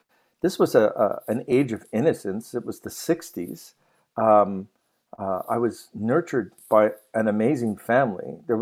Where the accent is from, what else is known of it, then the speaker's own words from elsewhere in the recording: Quebec, Canada; So I had to wait until I was actually 6 before I went into school back in good old Quebec.